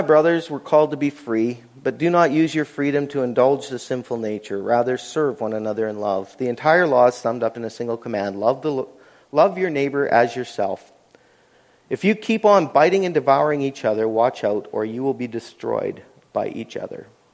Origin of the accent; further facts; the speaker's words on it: Canada; a little compromise is usually our first inclination because we're Canadian. We get along with everybody.